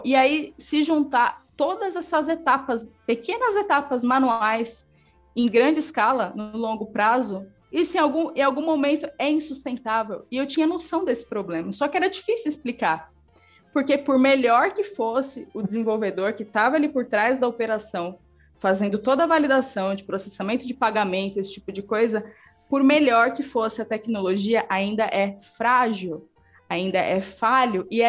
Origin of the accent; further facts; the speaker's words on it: São Paulo, Brazil; Eu trabalhei em chão de fábrica, eu vim da Zona Leste, em São Paulo